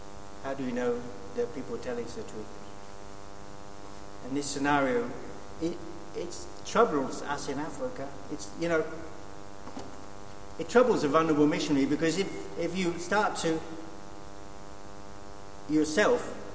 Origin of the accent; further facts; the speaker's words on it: Norwich, East of England, United Kingdom; I'm from Norwich.